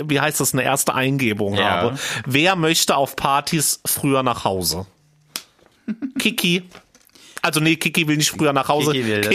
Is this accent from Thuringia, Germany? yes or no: no; Eichelsachsen, Hesse, Germany; Wir gehen ja jetzt auf den Fasching in meiner Heimat nach Eichelsachsen auf die Sitzung.